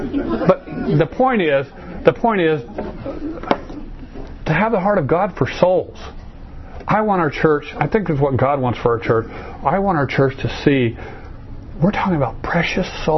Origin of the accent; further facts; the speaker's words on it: Arizona, United States; And I was raised in Arizona, so I don't deal with this color stuff very well.